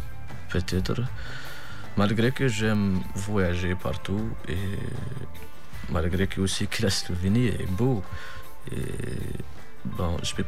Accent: Tinzaouaten, Kidal, Mali; now in Tamanrasset, Algeria; Moi je suis d'origine de Tenzawaten, c'est la frontière de l'Algérie. Mais j'ai beaucoup, en fait, passé beaucoup de mon temps aussi à Kidal.

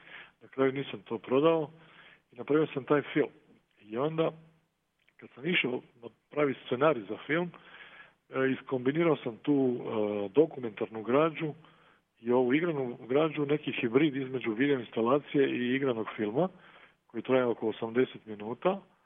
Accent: Zadar, Zadar County, Croatia; now in Split, Croatia; Kako sam ja rodom dalmatinac iz Zadra

